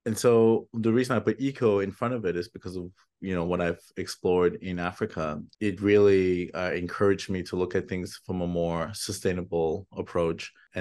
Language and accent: English; Germany; also born or lived in Turks and Caicos Islands; now in Toronto, Canada; So born in Turks and Caicos Islands, but when I was a baby, I moved to Germany. So I lived in Germany for quite some time